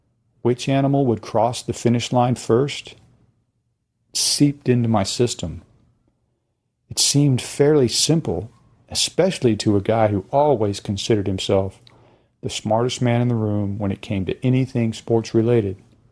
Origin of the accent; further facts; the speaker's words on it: Pensacola, Florida, United States; my wife and I stopped at a Greyhound racetrack in my hometown of Pensacola, Florida.